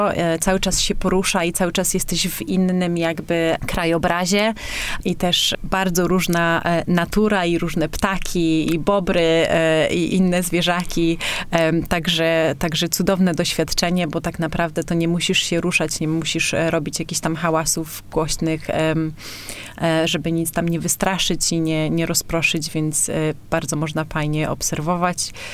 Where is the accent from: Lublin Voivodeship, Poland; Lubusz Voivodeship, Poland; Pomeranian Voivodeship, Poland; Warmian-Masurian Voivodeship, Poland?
Warmian-Masurian Voivodeship, Poland; Olsztyn; now in Birmingham, United Kingdom; pochodzę z Olsztyna i jestem zdecydowanie wodną dziewczyną, a że mieszkam tam, gdzie mieszkam w Anglii, czyli w Birmingham